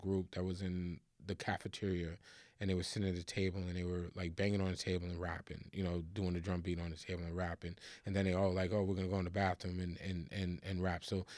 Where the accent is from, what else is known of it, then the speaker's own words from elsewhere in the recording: Bronx, New York, United States; Like, I grew up in the Bronx, very poor, welfare, all of that stuff.